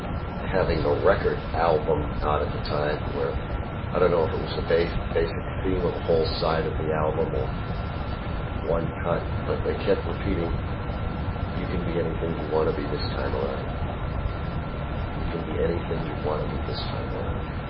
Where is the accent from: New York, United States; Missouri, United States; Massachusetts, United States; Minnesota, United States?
New York, United States; New York City; I grew up in the Bronx, New York City. I don't know if you'd call it lower middle class or upper lower class. A very functional Jewish household.